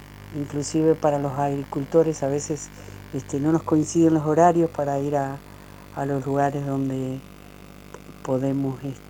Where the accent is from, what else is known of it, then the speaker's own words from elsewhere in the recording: Uruguay; now in Mendoza, Argentina; Yo soy uruguaya, soy una uruguaya que ha vivido en Mendoza ya más de la mitad de la vida.